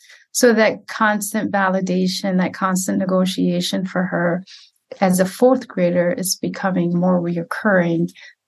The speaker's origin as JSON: {"language": "English", "country": "Somalia", "lives_now": "St. Cloud, United States", "said": "I'm Somali American refugee, Somali Muslim American refugee."}